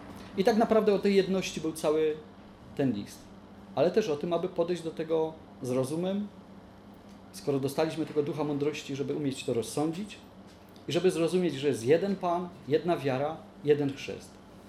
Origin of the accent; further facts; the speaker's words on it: Świętochłowice, Silesian Voivodeship, Poland; Ja za każdym razem, kiedy tu przyjeżdżam, to nie omieszkam przypomnieć, że to jest moje rodzinne miasto.